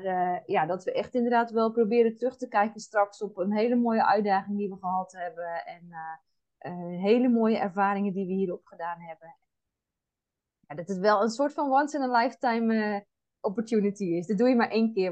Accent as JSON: {"language": "Dutch", "region": "Zeeland", "country": "Netherlands", "said": "Wij wonen in Zeeland, in Nederland. We hebben ons huis ook aangehouden daar. Ik ben echt wel een Zeeuws meisje wat dat betreft."}